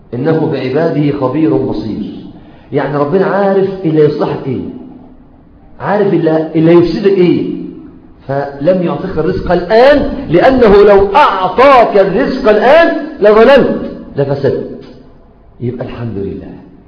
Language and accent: Arabic; Mansoura, Dakahlia, Egypt; أربعة صيادلة عندنا في المنصورة